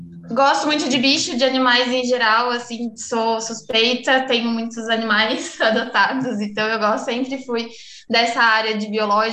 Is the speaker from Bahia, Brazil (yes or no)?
no; Ribeirão Pires, São Paulo, Brazil; Eu sou de Ribeirão Pires, esqueci de falar. Eu moro mais para a parte do Grande ABC, né, de São Paulo. Não sou de São Paulo mesmo, então eu moro em casa